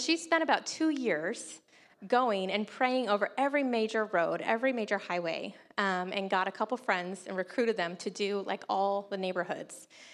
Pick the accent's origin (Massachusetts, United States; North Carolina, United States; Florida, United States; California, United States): North Carolina, United States; I grew up on the Barrier Islands of North Carolina. And it's just this long strip of like beautiful beaches and islands.